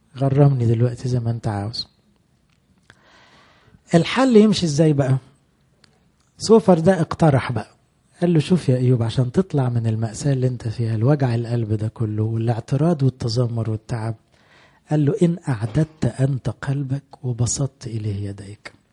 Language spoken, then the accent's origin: Arabic; Egypt